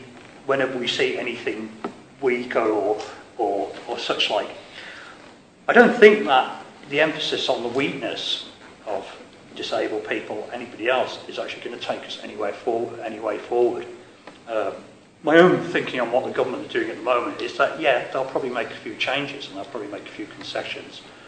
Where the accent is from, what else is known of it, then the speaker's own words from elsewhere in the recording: Ireland; And I'm Irish myself.